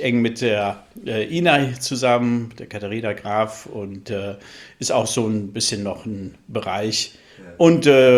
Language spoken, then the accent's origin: German; Flensburg, Schleswig-Holstein, Germany; born or raised there; also born or lived in Hesse; now in Berlin, Germany